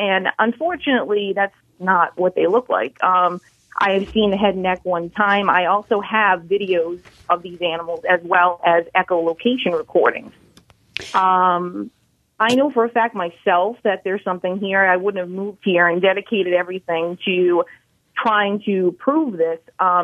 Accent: Rhode Island, United States; And it was 5 hours away from my home state of Rhode Island.

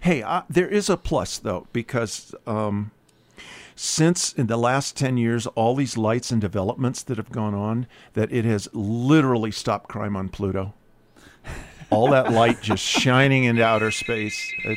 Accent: Boulder, Colorado, United States; also born or lived in Cambridge; I'm from Boulder side and did a little stint in Cambridge and came back home.

